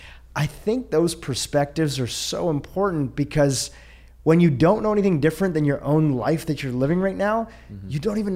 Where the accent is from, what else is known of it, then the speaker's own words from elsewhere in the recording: Nairobi, Kenya; born there; I was born on August 1st, 1982 in Nairobi, Kenya.